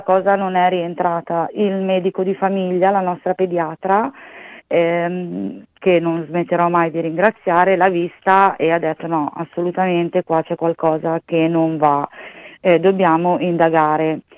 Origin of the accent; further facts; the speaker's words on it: Desio, Lombardy, Italy; perché noi siamo di Desio